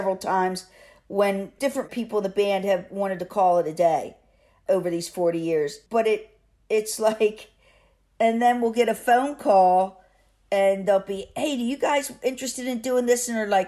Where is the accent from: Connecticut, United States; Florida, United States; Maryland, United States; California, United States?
Maryland, United States; Baltimore; I came from Baltimore.